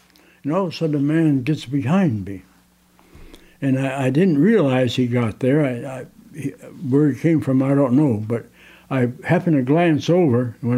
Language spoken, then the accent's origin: English; Detroit, Michigan, United States; born there; I was born in Detroit, actually, and mother and dad had me in the western part of Detroit.